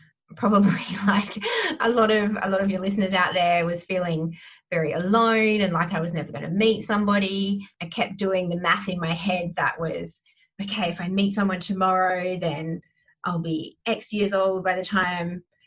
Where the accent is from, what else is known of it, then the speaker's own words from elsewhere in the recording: Perth, Western Australia, Australia; I am from Perth, Western Australia. I am 33 at the moment.